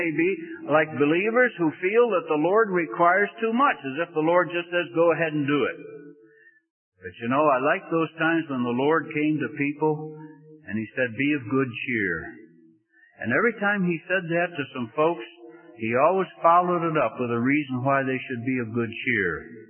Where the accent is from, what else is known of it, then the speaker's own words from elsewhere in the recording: Scotland, United Kingdom; because I'm a Scotsman, so I have a bunch of dollars